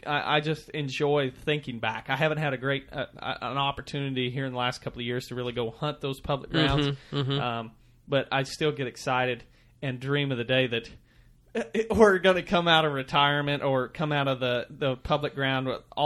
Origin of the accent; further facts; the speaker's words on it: Missouri, United States; I grew up in Missouri. We're still out of Missouri.